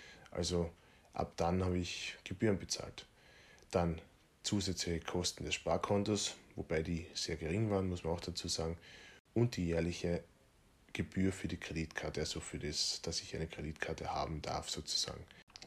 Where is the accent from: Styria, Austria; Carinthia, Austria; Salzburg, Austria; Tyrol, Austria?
Carinthia, Austria; Feldkirchen; In meiner kleinen Stadt in Feldkirchen in Kärnten, aus der ich hier ursprünglich komme. Ich bin ja Kärntner. Das hört man zwar oft nicht so, ich probiere es eh auszublenden, aber es funktioniert da nicht immer.